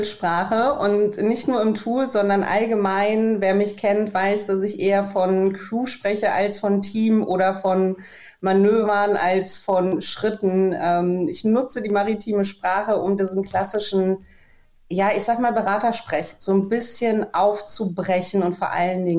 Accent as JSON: {"language": "German", "region": "North Rhine-Westphalia", "country": "Germany", "tie": "born there", "said": "Ich bin, eigentlich bin ich gebürtige Sauerländerin, aber vom Herzen definitiv norddeutsch."}